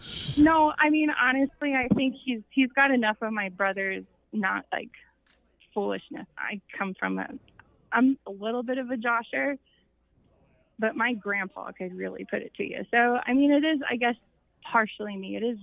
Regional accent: Missouri, United States; I mean, I grew up in the Midwest.

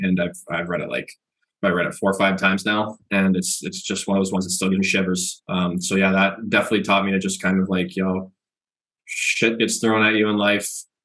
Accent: Canada; because obviously I'm from Canada, Brett's from Canada.

